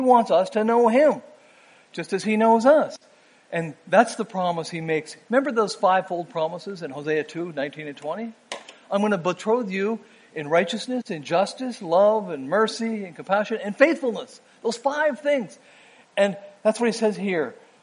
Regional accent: Canada; accent: Canadian; It's sort of like you listening to my Canadian accent or something.

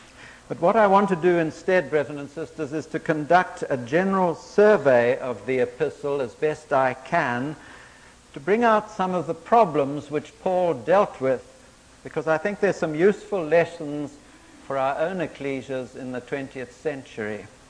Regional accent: Durban, KwaZulu-Natal, South Africa; The southern tip is South Africa. We come from Durban on the east coast, which is roughly where the 30-degree parallel meets the 30-degree longitude.

